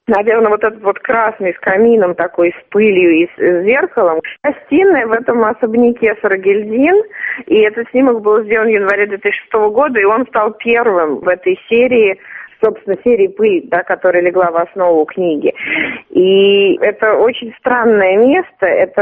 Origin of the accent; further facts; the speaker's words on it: Saint Petersburg, Russia; Не знаю, потому что я из Петербурга.